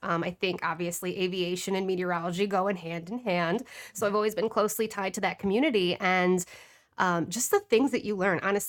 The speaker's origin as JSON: {"language": "English", "region": "Wisconsin", "country": "United States", "tie": "born or raised there", "said": "I grew up in the Fox Valley, so I've been around."}